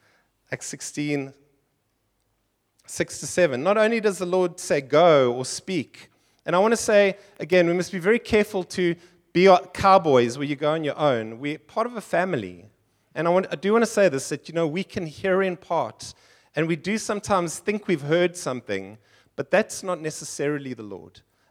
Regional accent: South Africa; Now, ek is Engels. Okay? Ek's a rooinek. All right? I'm as English as you get.

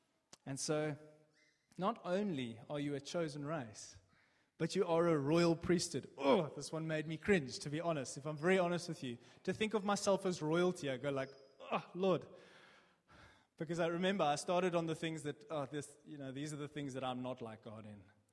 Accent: South Africa; I'm South African, but I also have a British passport

